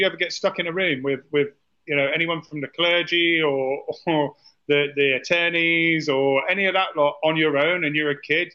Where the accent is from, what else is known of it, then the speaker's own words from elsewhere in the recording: England, United Kingdom; moved away as an adult; now in United States; So I grew up in England. I was brought up on a council estate or a housing estate, like the projects.